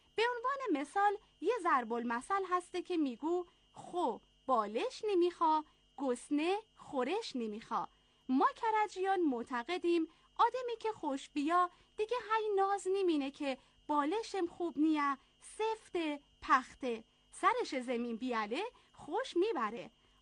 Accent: Karaj, Alborz, Iran; امشو بیامم تا شمای باسان از کرج و استان البرز بویم. از شهرم، از وطنم، البته که تمام ایران سرای من است.

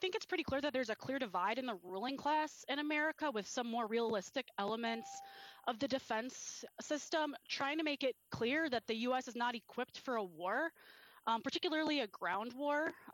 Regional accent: United States; While I am an American and I don't have intimate knowledge of how other nations view the U.S. military

